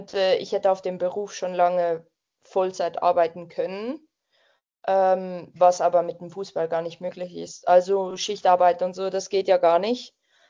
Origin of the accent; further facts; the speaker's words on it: Switzerland; wir Schweizerinnen